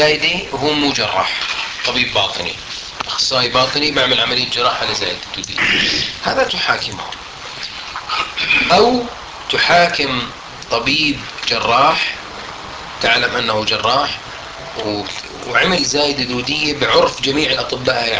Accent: Jordan; في القانون الطب عندنا في الأردن لا يمنع ذلك

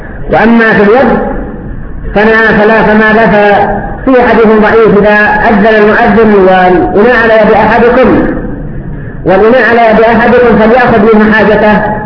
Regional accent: Yemen; وقد فوتوا على المسلمين عندنا في اليمن

